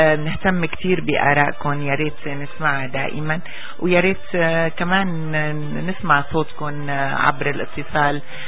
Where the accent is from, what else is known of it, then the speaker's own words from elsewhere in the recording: Syria; خاصة في بلدنا سوريا